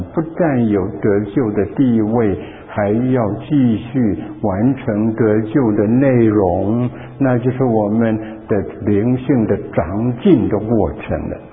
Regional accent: North China, China; 在中国，我在北方长大，冬天呢是围着火炉的，起初是烧木块，后来就烧煤炭。

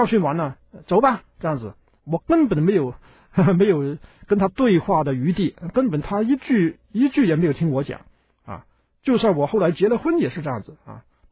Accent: China; 这点呢，对我们中国人来说呢，难度比较高啊。

